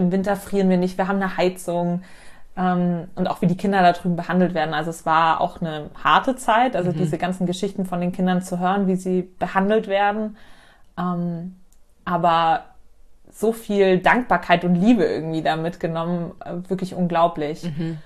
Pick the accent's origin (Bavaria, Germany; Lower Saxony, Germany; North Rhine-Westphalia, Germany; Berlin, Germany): Bavaria, Germany; Munich; born there; ich bin 27, gebürtige Münchnerin.